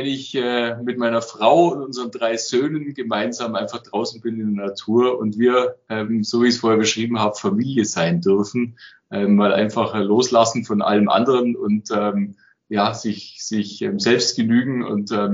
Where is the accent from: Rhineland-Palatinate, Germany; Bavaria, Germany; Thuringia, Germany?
Bavaria, Germany; Es ist einfach sowas von schön bei uns im Allgäu.